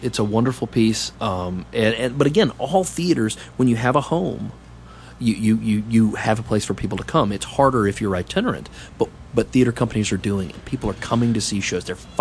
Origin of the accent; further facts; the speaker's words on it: the South, United States; And I grew up in the South. I grew up, grew up telling stories.